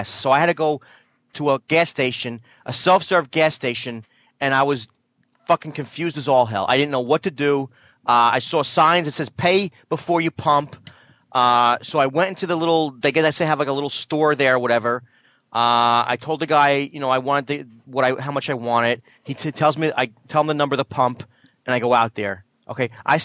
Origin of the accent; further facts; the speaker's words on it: New Jersey, United States; I'm from New Jersey.